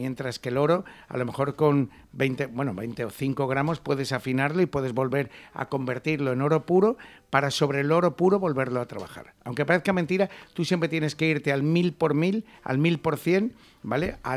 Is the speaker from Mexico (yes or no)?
no; Spain; Somos españoles, siempre lo dejamos todo para el final